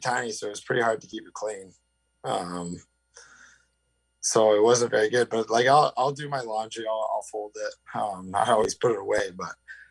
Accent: Mississauga, Ontario, Canada; Yeah, I've been home since I came back from Latvia, back home in Mississauga.

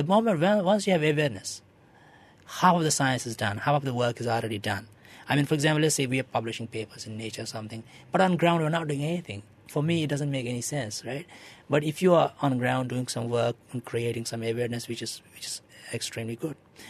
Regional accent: Jammu and Kashmir, India; I'm from Kashmir, which is, you know, the valley of Kashmir is surrounded by mountains.

